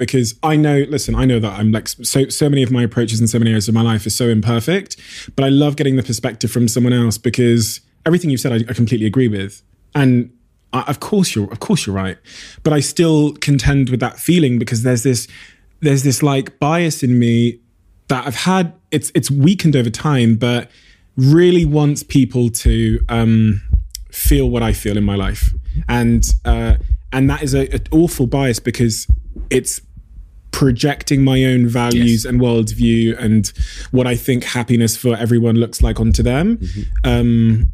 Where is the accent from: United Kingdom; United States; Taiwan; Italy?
United Kingdom; Plymouth, South West England; I've watched you as a young kid growing up in Plymouth, you know, for many a decade.